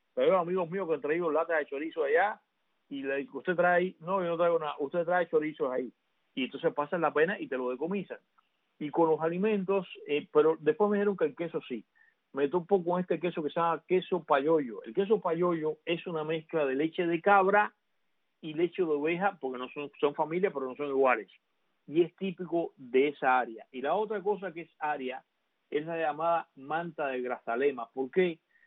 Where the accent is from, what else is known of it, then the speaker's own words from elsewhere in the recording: Havana, Cuba; yo crecí en mi barriada en La Habana rodeado de vecinos españoles